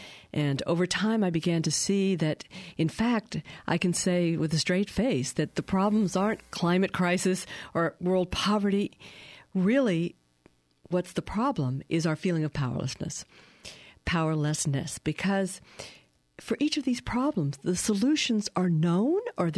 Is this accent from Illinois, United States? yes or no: no; Pendleton, Oregon, United States; born there; I am delighted to be back in my home state. I want to underscore I was actually born in Pendleton.